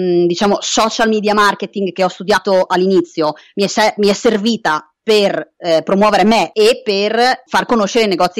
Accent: Friuli-Venezia Giulia, Italy; No, purtroppo io abito in provincia di Bologna, ma sono originaria del Friuli

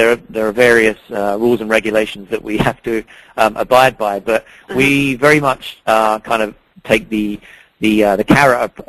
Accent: United Kingdom; As you can probably detect from my accent, I'm not from here originally. I am from the U.K.

